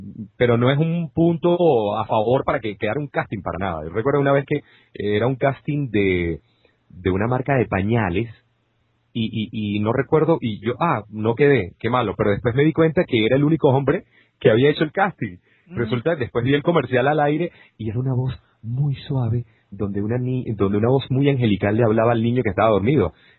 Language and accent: Spanish; Venezuela; accent: Venezuelan; esta persona habla muy venezolano y hablo venezolano y me encantaría siempre tener mi acento venezolano